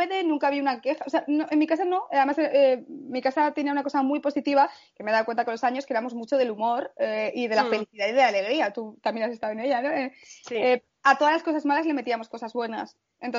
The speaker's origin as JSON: {"language": "Spanish", "town": "Valencia", "region": "Valencian Community", "country": "Spain", "said": "bueno, nosotros somos de Valencia, entonces tenemos las Fallas"}